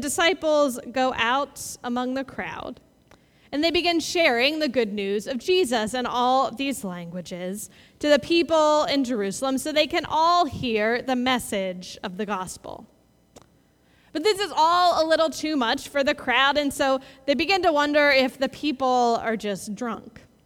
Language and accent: English; Australia; what's happening here in Pentecost might be as much like what we're seeing in the world today as I am Australian.